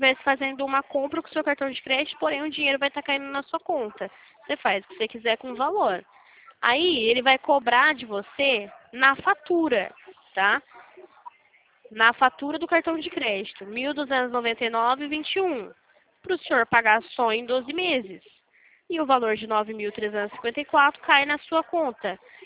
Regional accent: São Paulo, Brazil; Eu sou de São Paulo.

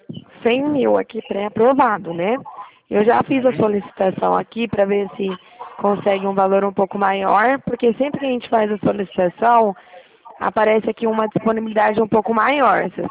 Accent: Dracena, São Paulo, Brazil; eu sou de Dracena.

